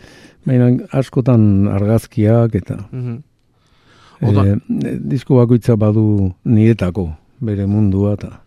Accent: Oñati, Basque Country, Spain; nire aur denboretako hizkuntza bizkaiera da. Ni gipuzkoarra naiz, oinatikoa, baina gure hizkuntza bizkaiera da.

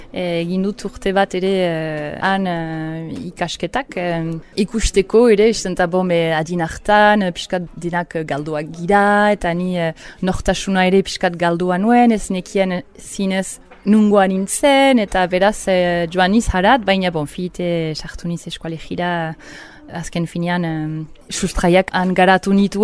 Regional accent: England, United Kingdom; born there; Basque is a second language; Sortez ingelesa naiz, beraz amak urtetan burasuekin eta izpekin jingira eletara bizitzera eta ana honditu niz, eta han frantsesa ikasi dut lehenik.

